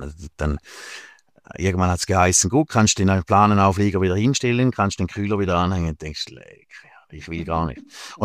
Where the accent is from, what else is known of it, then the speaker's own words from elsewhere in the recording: Switzerland; ich als Schweizer